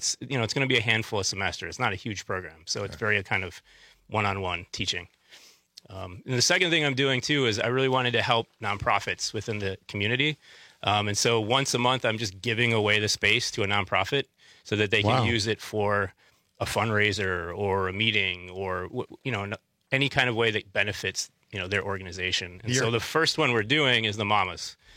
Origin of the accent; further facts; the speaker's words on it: Madison, Wisconsin, United States; So, I'm from Madison. I grew up in that neighborhood.